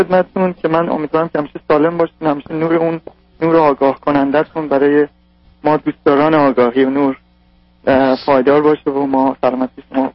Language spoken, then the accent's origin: Persian; Iran; من به عنوان یه ایرانی